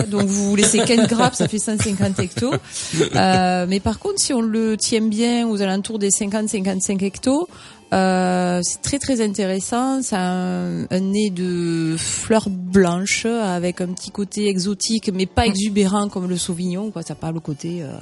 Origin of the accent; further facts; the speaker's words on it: Gaillac, Occitanie, France; born there; je suis née à Gaillac, alors je reste gaillacoise.